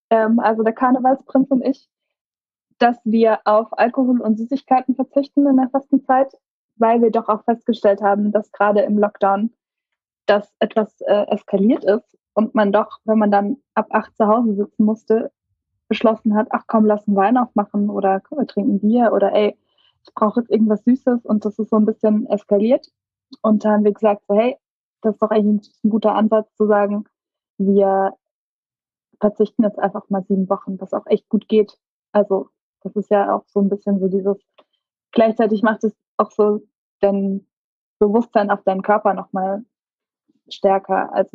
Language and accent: German; Karlsruhe, Baden-Württemberg, Germany; Ich bin in Karlsruhe groß geworden